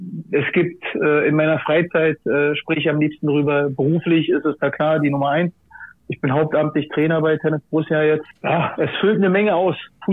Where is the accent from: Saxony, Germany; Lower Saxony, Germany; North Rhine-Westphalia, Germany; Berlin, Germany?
Berlin, Germany; also born or lived in Gambia; Nein, ich bin in Gambia geboren, bin 1980 nach West-Berlin gekommen und habe da dann in Kreuzberg bin ich aufgewachsen.